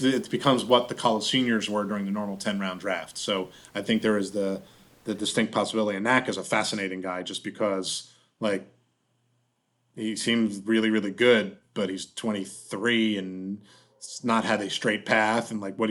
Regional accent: Pittsburgh, Pennsylvania, United States; maybe I should pick Austin Hendrick because he's from my hometown here in Pittsburgh

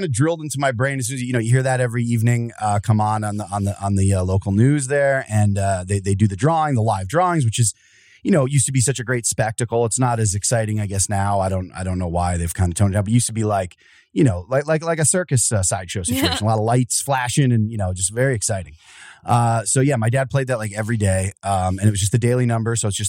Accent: Wilkes-Barre, Pennsylvania, United States; Yeah, I'm Northeastern. Cross up by Wilkes-Barre Scranton there.

